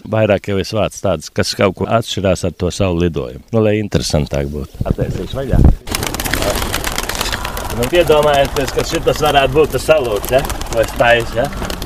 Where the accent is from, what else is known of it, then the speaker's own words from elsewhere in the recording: Riga, Latvia; Nu, es esmu tomēr esmu rīdzinieks